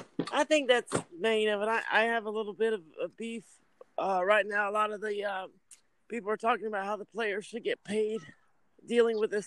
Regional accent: North Carolina, United States; No, I mean, I grew up in North Carolina, so anything North Carolina is what I'm down for.

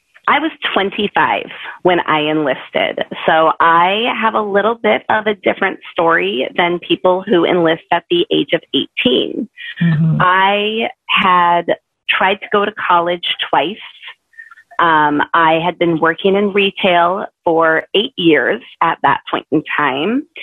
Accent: Pacific Northwest, United States; I grew up in the Pacific Northwest. It's a very, very liberal place in which to grow up.

